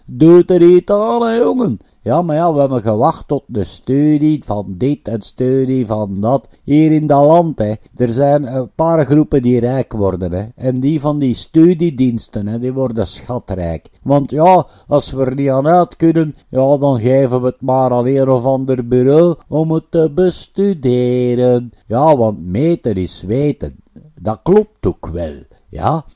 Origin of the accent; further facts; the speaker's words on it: Flanders, Belgium; Ja, maar ik ben een Vlaming.